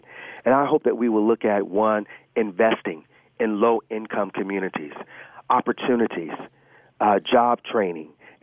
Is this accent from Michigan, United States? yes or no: no; Los Angeles, California, United States; when I grew up in Los Angeles in Watts.